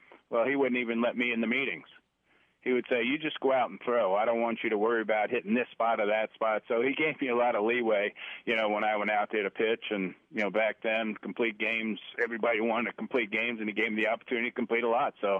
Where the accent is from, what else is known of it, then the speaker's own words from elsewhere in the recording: New York, United States; And that gets back to the Yankees, because I'm a New Yorker and I used to watch the Yankees all the time.